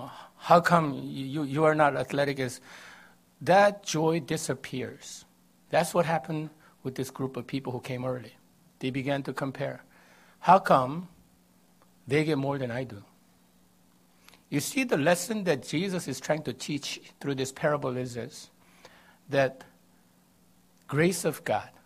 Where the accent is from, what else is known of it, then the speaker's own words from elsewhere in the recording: South Korea; moved away; I came all the way here, and I'm a Christian now. Some of us, growing up in Korea, long time ago